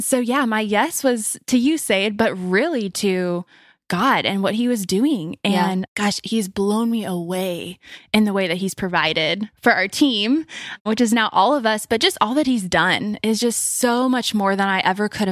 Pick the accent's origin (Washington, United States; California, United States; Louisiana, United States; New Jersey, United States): California, United States; And I just said, y'all, by the way, I'm from California.